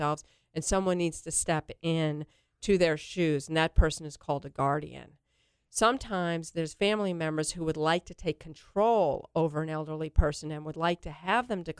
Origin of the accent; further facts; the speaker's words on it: New York, United States; growing up in New York, I returned back there to be with my family and went to the St. John's University School of Law.